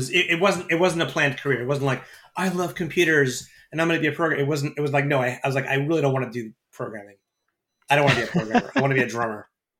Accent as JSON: {"language": "English", "town": "Stony Brook", "region": "New York", "country": "United States", "tie": "born or raised there", "lives_now": "New York City, United States", "said": "And I went to SUNY Stony Brook, which is my hometown, for engineering."}